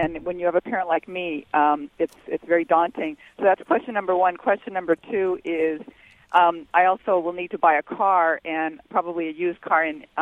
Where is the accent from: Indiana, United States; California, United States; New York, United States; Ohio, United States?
California, United States; So I came from California, where we got simulators and trailers at school.